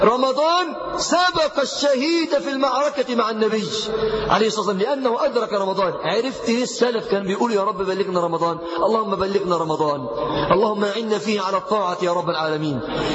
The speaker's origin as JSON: {"language": "Arabic", "town": "Mansoura", "region": "Dakahlia", "country": "Egypt", "said": "احنا عندنا في المنصورة"}